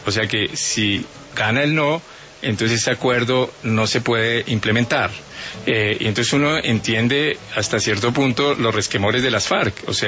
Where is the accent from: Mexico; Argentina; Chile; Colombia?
Colombia